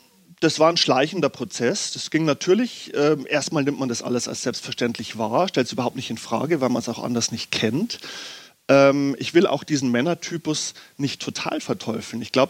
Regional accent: Bavaria, Germany; Ich bin nicht in Würzburg geboren, sondern ich habe in Würzburg studiert. So. Ich bin aufgewachsen im Bayerischen Wald, östlich von Regensburg, in einem kleinen Ort.

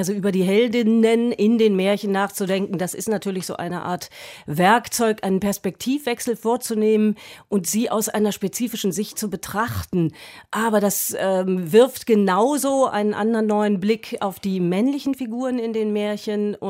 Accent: Hameln, Lower Saxony, Germany; Ich komme aus Hameln

